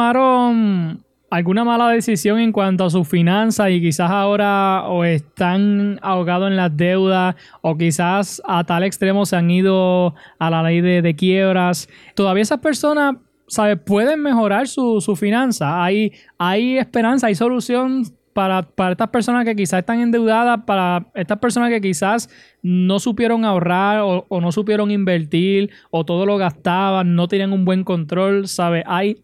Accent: Utuado, Puerto Rico; una joven de mi pueblo de Utuado

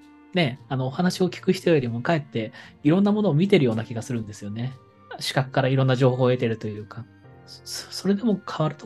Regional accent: Kawasaki, Kanagawa, Japan; born there; also born or lived in Akita / Fukushima / Saitama; 私自身も、生まれは川崎ですけど、秋田に住んだり福島に住んだり埼玉に住んでたこともありますし

